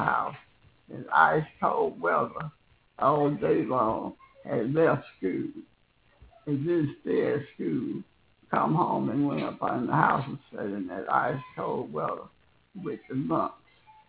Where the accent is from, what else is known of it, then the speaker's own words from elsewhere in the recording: Somerville, Tennessee, United States; moved away; also born or lived in Whitehaven; I was born in Whitehaven, Tennessee, and was transferred to Somerville, Tennessee about 7 years old.